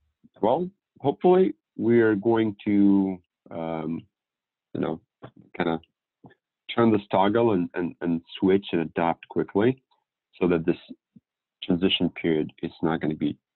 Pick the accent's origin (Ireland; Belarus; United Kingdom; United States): Belarus; I am originally from Belarus.